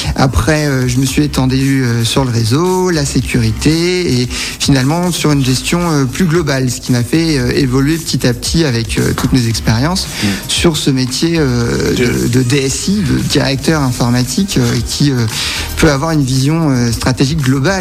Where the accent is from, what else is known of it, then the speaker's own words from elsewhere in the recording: Sens, Bourgogne-Franche-Comté, France; also born or lived in Clermont-Ferrand; J'ai grandi sur Sens. Mmh. Et après, par contre, sur Sens, à l'époque, il n'y avait pas ce qu'il fallait.